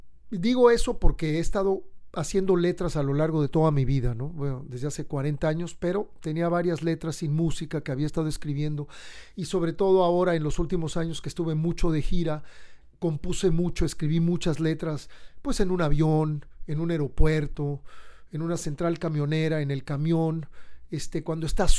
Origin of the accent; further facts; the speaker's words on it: Mexico; como somos nosotros los mexicanos.